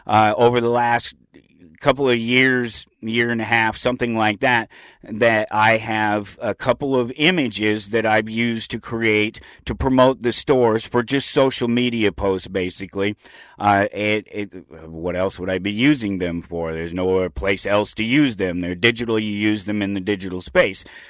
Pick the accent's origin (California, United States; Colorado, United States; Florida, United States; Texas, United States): Colorado, United States; Denver; My grandmother took me. I grew up in Denver. I went to the Natural History Museum there.